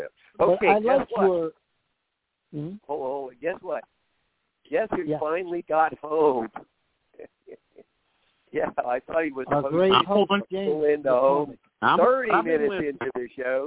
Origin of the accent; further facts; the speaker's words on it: Oklahoma, United States; since I was a little kid growing up in Oklahoma.